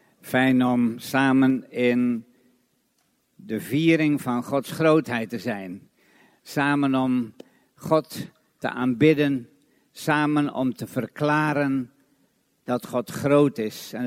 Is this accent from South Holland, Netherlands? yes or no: no; Almelo, Overijssel, Netherlands; Groeten uit Almelo. … Ik kom uit Almelo. Verbonden sinds 1966 aan de banier in Almelo.